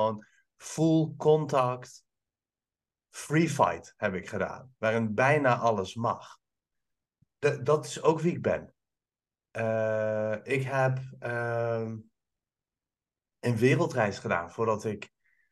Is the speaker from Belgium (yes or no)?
no; Iran; now in Netherlands; dit is tussen Nederland en Iran in. Voor mij. Maar ja, hartstikke raar om te zeggen: ik voel me Italiaans, want dat ben ik niet. Weet je, ik ben een volbloedig Pers die super kaaskoppig is.